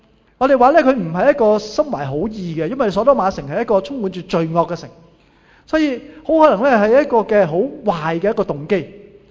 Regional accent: Hong Kong; 我哋香港人就特別勁啦，即係又華南地區我哋又熱啦又濕啦

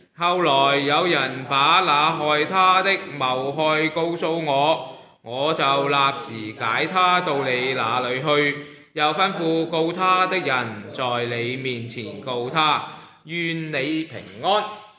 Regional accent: Canada; 我发觉其实我们大部分加拿大人呢，对所谓身为加拿大人这份情呢就很稀薄的。

